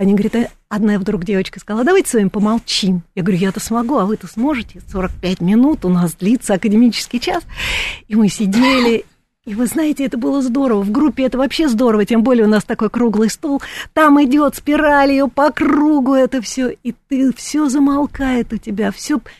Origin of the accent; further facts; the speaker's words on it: Moscow, Russia; born there; Я люблю эту дождливую Москву, эту свою...